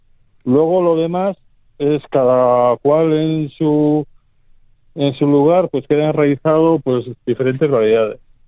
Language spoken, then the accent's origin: Spanish; Aretxabaleta, Basque Country, Spain; Sí, bueno, al final es el tomate de mi pueblo. Yo soy de Arechavaleta.